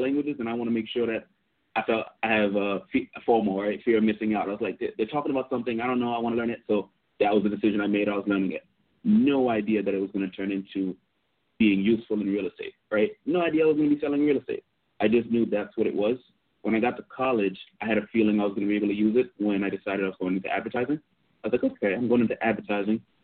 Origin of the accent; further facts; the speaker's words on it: Aruba; I grew up in Aruba, right? A super small island.